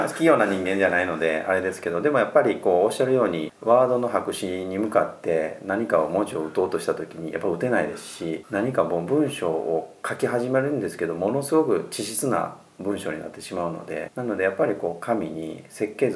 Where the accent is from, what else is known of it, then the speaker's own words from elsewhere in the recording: Kansai, Japan; 例えば僕も関西の人間なんで